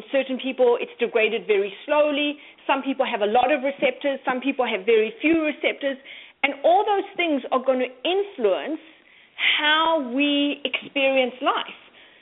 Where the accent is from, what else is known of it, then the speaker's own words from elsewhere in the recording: South Africa; now in Canada; I played competitive tennis growing up in South Africa.